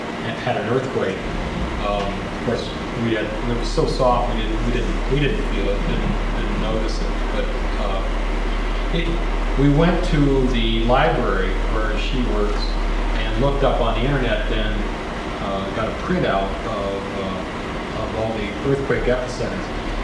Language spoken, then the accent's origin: English; Midwest, United States; Of course, you know, we're from the Midwest. We don't experience earthquakes or volcanic activity.